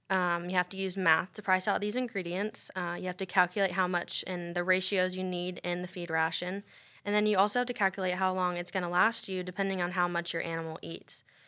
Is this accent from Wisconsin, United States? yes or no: no; Sebring, Florida, United States; So I'm from Sebring, Florida. It's about 3.5 hours south. I grew up in FFA showing livestock, and that's where my passion for agriculture really sparked.